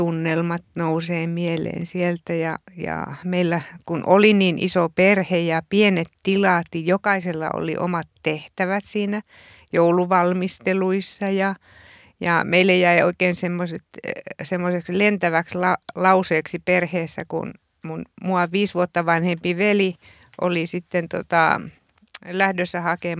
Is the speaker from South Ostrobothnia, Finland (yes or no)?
yes; Ähtäri, South Ostrobothnia, Finland; Mä oon kotoisin siitä Keski-Suomen ja Etelä-Pohjanmaan rajapitäjästä Ähtäristä.